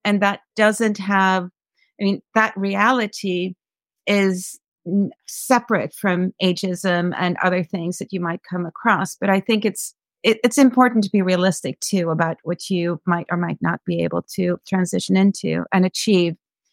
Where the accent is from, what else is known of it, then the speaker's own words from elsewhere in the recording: Sweden; I grew up as an expatriate child in many ways. I come from Sweden originally. We lived in a bunch of countries.